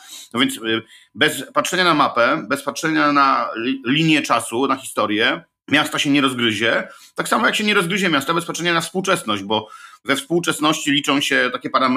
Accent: Elbląg, Warmian-Masurian Voivodeship, Poland; Natomiast ja jestem z Elbląga, ja się urodziłem w Elblągu na ziemiach odzyskanych

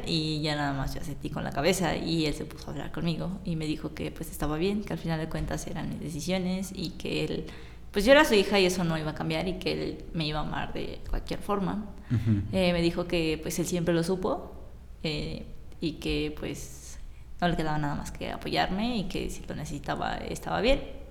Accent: Puebla, Mexico; Aquí de Puebla.

